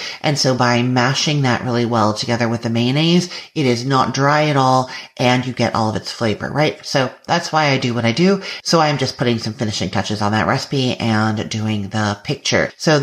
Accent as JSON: {"language": "English", "country": "Canada", "tie": "born or raised there", "said": "we used to have it when I was growing up in Canada."}